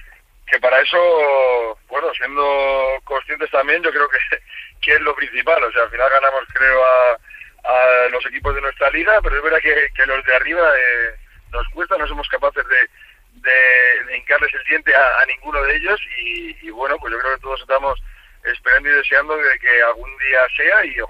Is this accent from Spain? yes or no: yes; Madrid, Community of Madrid, Spain; tengo la suerte de estar en la ciudad de donde soy. Yo soy madrileño, soy ticantino, como bien has dicho, entonces es verdad que aquí ya tengo mi vida hecha